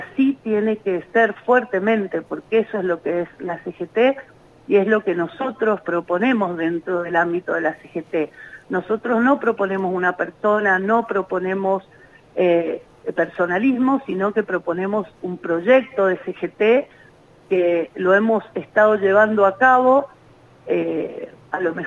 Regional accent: Argentina

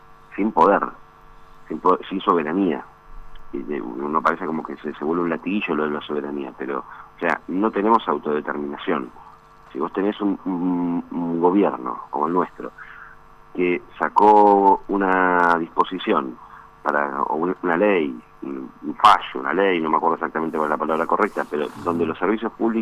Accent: Argentina; Somos los argentinos que estamos preocupados

